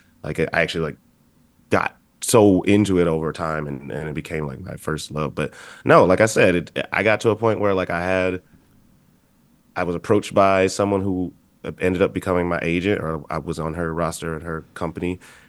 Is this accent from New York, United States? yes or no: no; Chicago, Illinois, United States; That's right. Yeah, I'm originally from Chicago, from the South Side.